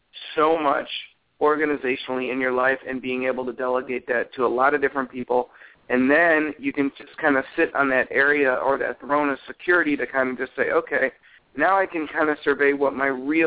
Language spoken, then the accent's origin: English; Cleveland, Ohio, United States; I grew up in Cleveland, so I understand how people don't want you to leave Ohio.